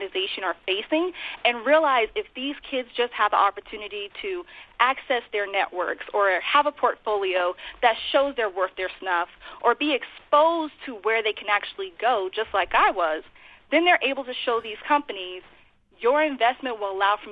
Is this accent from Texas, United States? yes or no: no; Florida, United States; now in Boston, United States; I'm originally from North Florida, and I actually came to Boston for more opportunity via an education at MIT.